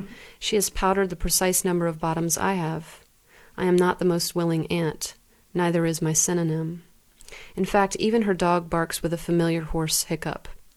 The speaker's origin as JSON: {"language": "English", "country": "United States", "said": "I have a certain awareness of being an American who is subjected to lots of public discourse"}